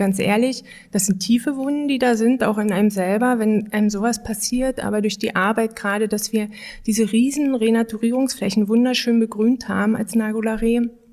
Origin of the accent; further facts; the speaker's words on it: Lusatia, Germany; born there; ich bin ja in der Lausitz geboren und ich bin zweimal, ich sag's mal, abgebaggert worden. Einmal also in der Pubertät, da in der ist der Ort weggebaggert worden, in dem ich geboren wurde.